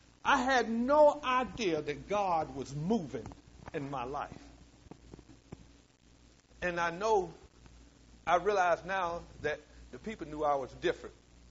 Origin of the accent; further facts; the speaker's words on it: Willard, North Carolina, United States; We grew up in Willard, North Carolina. My mother left when I was 2.